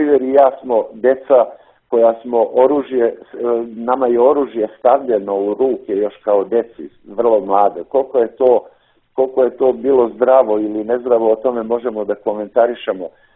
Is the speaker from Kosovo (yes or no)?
yes; Dečani, Peja District, Kosovo; born there; Ja sam rođen u Dečane